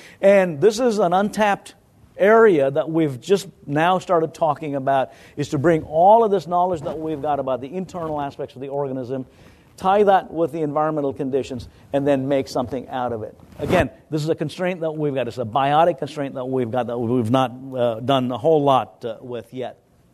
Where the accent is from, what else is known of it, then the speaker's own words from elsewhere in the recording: India; now in United States; I was born and raised in India as a rice eater